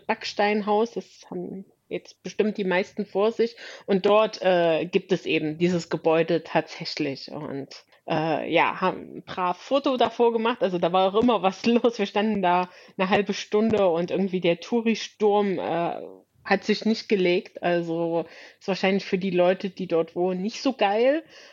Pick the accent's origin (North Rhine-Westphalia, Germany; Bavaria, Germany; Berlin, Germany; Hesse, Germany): Berlin, Germany; Also auch als Berlinerin kein Vergleich.